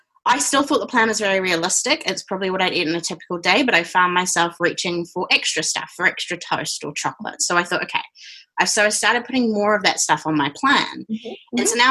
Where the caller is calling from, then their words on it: New Zealand; I'm in New Zealand, so I'm currently working.